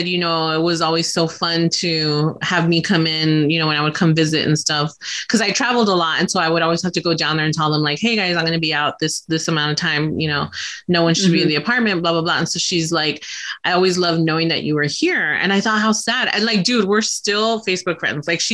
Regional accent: Texas, United States; And I guess because I'm from Texas, so I've seen it a lot

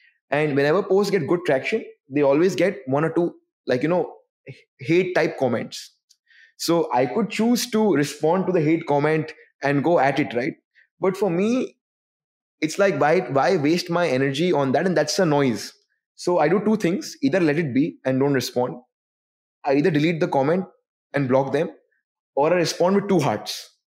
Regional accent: Kolkata, West Bengal, India; growing up in Calcutta, I have a strong set of friends.

